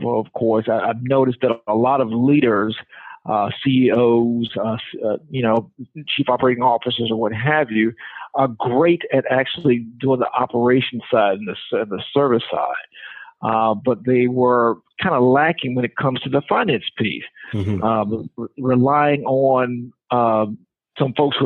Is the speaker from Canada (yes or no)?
no; Atlanta, Georgia, United States; Born and raised in Atlanta, Georgia.